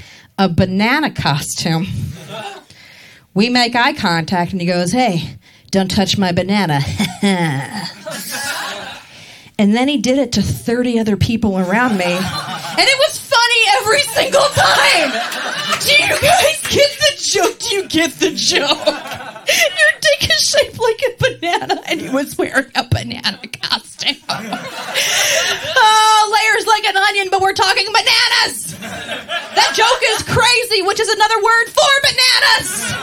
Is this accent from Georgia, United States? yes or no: no; Maryland, United States; I am from Maryland, and I'm really proud of being from there.